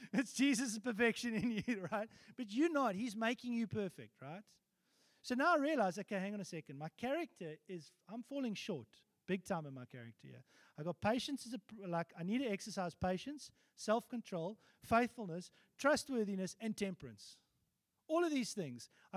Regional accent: England, United Kingdom; I'm English, so sometimes I say Afrikaans words that actually are a bit crass.

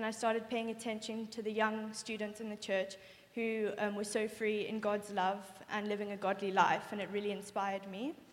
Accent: England, United Kingdom; also born or lived in South Africa; I grew up in England in a Christian family. And I gave my life to God when I was about like 5.

